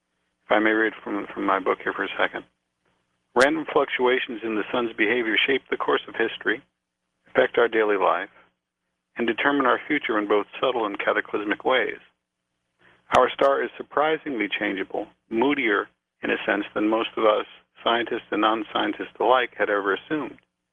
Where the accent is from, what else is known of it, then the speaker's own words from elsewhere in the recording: New York City, New York, United States; I grew up in New York City, where that song was inspirational.